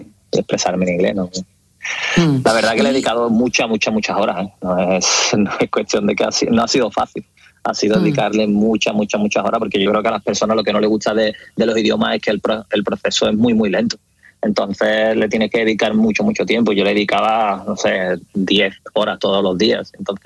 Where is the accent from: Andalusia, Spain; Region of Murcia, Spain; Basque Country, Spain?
Andalusia, Spain; Cádiz; also born or lived in Italy; yo nací en Cádiz, me crié en el río San Pedro, una barriada cerca de la ciudad, y bueno, con 18 años ya mi familia se vino a vivir a Cádiz capital